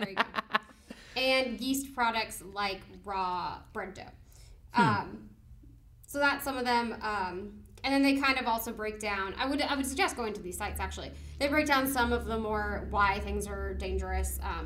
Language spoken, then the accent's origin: English; California, United States; I am rejected as a Californian because I don't like avocado.